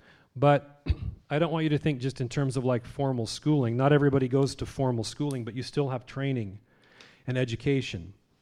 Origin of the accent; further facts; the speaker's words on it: Angwin, California, United States; We grew up in Angwin, California.